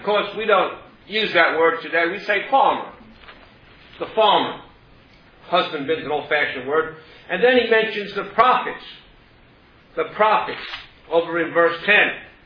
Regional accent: Queens, New York, United States; I'm a city slicker. I was born and raised in Queens.

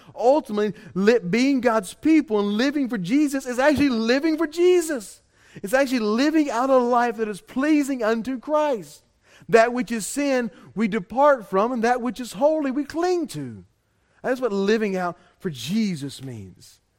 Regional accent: the South, United States; I am a Southerner like nobody's business

